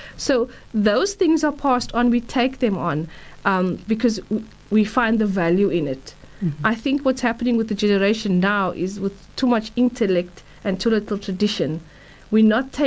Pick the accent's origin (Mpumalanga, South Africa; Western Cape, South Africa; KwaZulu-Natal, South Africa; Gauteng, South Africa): KwaZulu-Natal, South Africa; Durban; I grew up in Durban, he grew up in Cape Town.